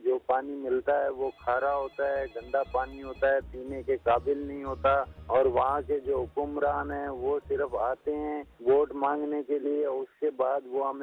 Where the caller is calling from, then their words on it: Tank, Khyber Pakhtunkhwa, Pakistan; میں ضلع ٹانک بارہ خیل کا رہائشی ہوں. ہمارے علاقے میں پانی کا بہت بڑا مسئلہ ہے